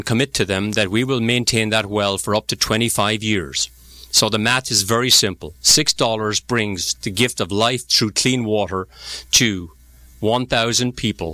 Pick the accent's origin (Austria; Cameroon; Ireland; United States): Ireland; obviously being a Irish Paddy myself